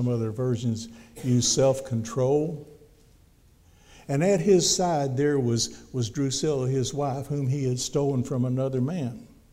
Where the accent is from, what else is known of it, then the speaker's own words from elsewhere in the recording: Conway, Arkansas, United States; also born or lived in Little Rock; I was born in Little Rock and grew up in Conway and have spent most of my life there.